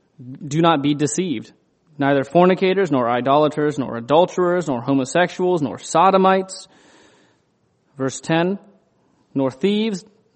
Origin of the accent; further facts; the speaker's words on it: Ohio, United States; Now, I grew up in Ohio